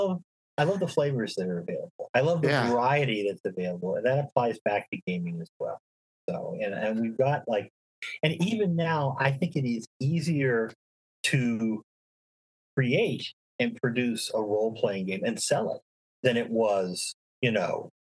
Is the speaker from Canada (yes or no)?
yes; Canada; Advantage of being Canadian.